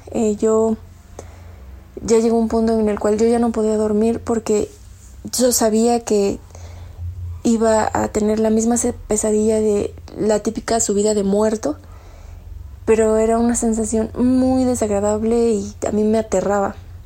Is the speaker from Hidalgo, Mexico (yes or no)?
no; State of Mexico, Mexico; soy del Estado de México.